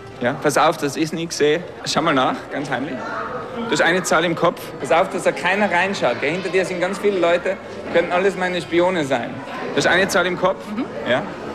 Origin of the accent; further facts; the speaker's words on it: Tyrol, Austria; Ich bin ein Tiroler, aber weltweit unterwegs, ja.